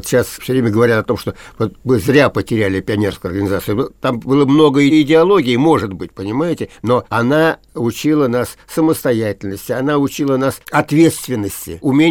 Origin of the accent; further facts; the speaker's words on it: Moscow, Russia; also born or lived in Minsk, Belarus; Вот как я оказался, москвич оказался в Минске. Во всех анкетах я пишу, что я родился в Минске. Семья жила в Москве.